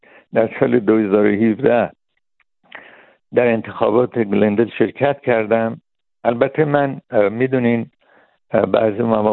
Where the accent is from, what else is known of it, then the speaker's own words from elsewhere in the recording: Iran; also born or lived in New York; now in Los Angeles, United States; من 45 سال قبل از ایران اومدم و البته یک بار برگشتم به ایران، ولی اومدم نیویورک. بعدن سال 1980 اومدم لس آنجلس و از اون زمان در لس آنجلس زندگی میکنم و یعنی یک مدت کوتاهی در کالور سیتی بودم،